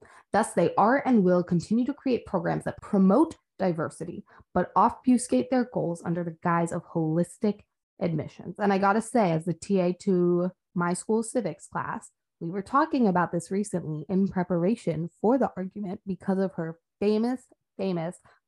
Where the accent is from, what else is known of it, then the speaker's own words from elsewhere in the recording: Washington, United States; As someone from Washington, I gotta say being born in California was kind of your own fault.